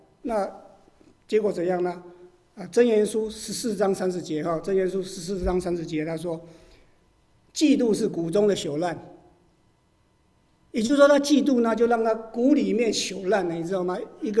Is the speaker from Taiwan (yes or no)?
no; China; 今天我们是中国人，我们不是犹太人，但是我们中国人也有中国人的传统